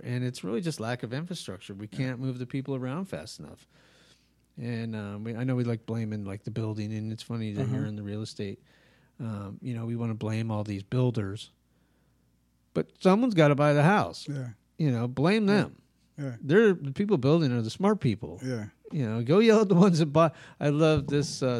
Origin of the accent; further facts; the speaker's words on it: Rehoboth Beach, Delaware, United States; because growing up in Rehoboth, you're like, you get one trip, my one trip to Home Depot and back, and then I'm not driving anymore, right?